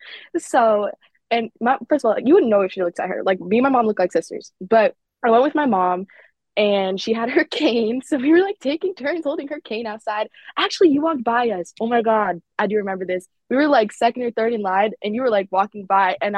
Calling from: Connecticut, United States; Connecticut.

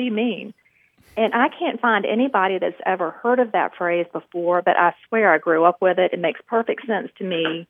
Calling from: Wilmington, North Carolina, United States; I'm calling you from Wilmington, North Carolina.

